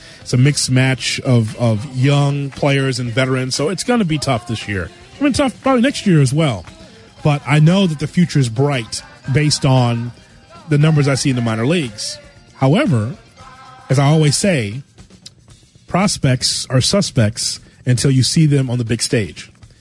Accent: Chicago, Illinois, United States; Growing up on the South Side, I had a choice, either be a White Sox fan or get beat down. I chose being a White Sox fan in my neighborhood growing up in Calumet Heights.

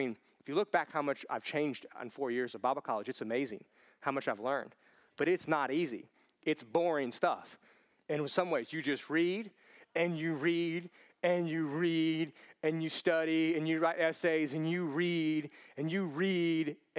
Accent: United States; As an American, if it's not, the old thing's not exciting me, I'm gonna do something new, exciting.

